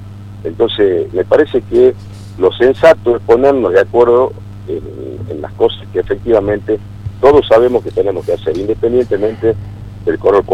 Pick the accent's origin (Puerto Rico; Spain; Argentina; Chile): Argentina; Tucumán; lo digo como tucumano